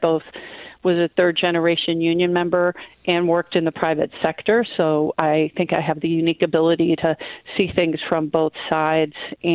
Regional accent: New Hampshire, United States; I grew up in New Hampshire, the other state without a sales tax

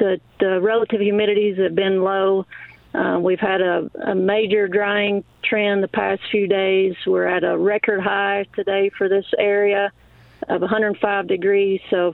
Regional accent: Kentucky, United States; So I'm from Southeast Kentucky.

